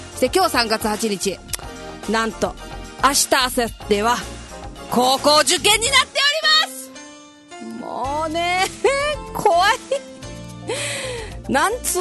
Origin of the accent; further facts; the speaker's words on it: Okinawa, Japan; 小学校の時はね、あの、コザに住んでたもんですから、